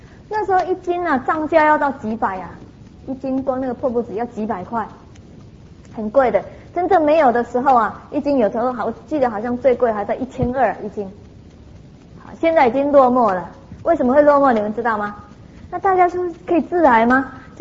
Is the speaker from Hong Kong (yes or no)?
no; Taiwan; 这个他们那些我们台湾人损福损的很厉害啊